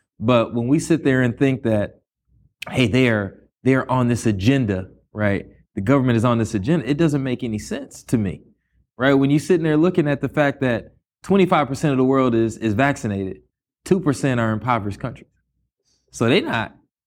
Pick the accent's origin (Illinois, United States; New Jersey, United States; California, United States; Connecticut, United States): California, United States; Los Angeles; I grew up here in L.A.